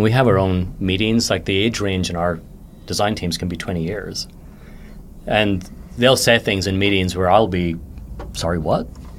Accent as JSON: {"language": "English", "region": "London", "country": "United Kingdom", "tie": "born or raised there", "said": "DM to me, growing up in London 15, 20 years ago, was Dr. Martin's."}